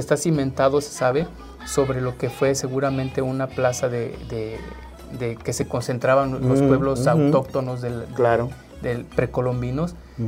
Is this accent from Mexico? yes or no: yes; Guanajuato, Mexico; yo nací en un pueblo en Guanajuato, sembrando el maíz en tierra de barro y agarrando la yunta